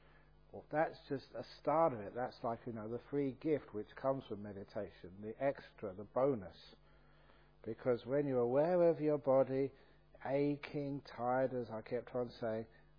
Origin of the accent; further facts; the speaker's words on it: London, United Kingdom; I still remember just growing up in London, just always having scabs on my knees